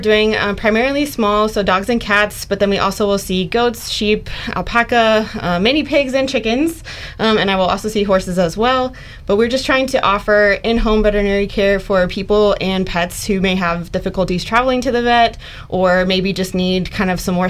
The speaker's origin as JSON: {"language": "English", "town": "Orlando", "region": "Florida", "country": "United States", "tie": "born or raised there", "said": "I grew up in Orlando, Florida, and I thought that I was going to work at SeaWorld as an animal caretaker."}